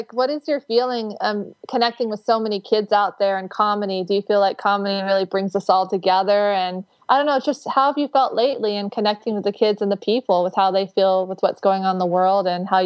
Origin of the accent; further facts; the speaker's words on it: Texas, United States; I grew up in Texas myself, born and raised 16 years.